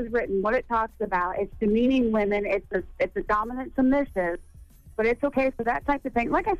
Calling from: Ohio, United States; I'm calling from Ohio.

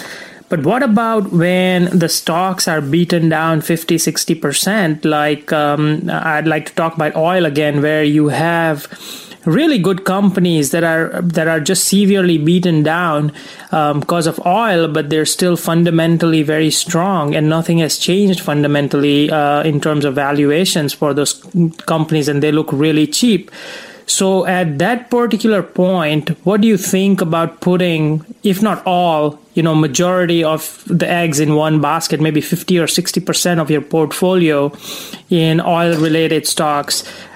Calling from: Atlanta, Georgia, United States; I'm calling from Atlanta, Georgia.

